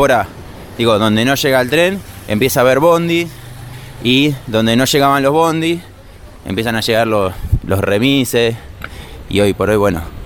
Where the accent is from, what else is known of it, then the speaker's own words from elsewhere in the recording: Berazategui, Buenos Aires Province, Argentina; De hecho, nosotros somos de Berazategui, y es difícil conectar el sur con el sur.